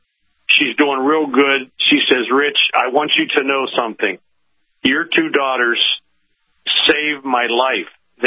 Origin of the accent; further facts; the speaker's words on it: Steubenville, Ohio, United States; Growing up in my hometown of Steubenville, Ohio, which is the home of … Jimmy the Greek.